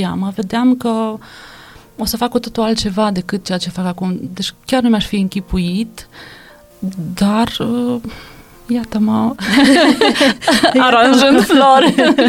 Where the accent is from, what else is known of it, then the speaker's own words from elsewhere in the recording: Moldova; born there; Da, sunt născut în Republica Moldova, ca să încep chiar cu începutul.